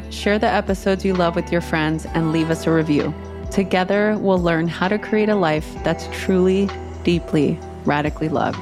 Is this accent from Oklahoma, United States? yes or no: no; Los Angeles, California, United States; Growing up in East LA during the 92 LA riots, it left me searching for meaning